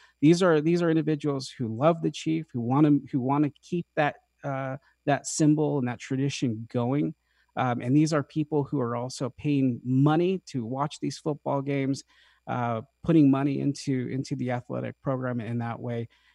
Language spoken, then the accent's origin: English; Arizona, United States; I'm a Hopi Indian. I'm from Northeastern Arizona.